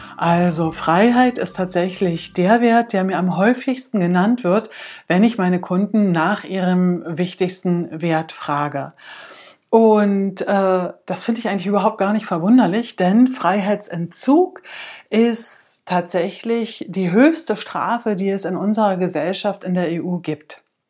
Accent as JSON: {"language": "German", "town": "Brandenburg an der Havel", "region": "Brandenburg", "country": "Germany", "tie": "born or raised there", "said": "Also ich komme aus der Stadt Brandenburg oder ich bin in der Stadt Brandenburg aufgewachsen."}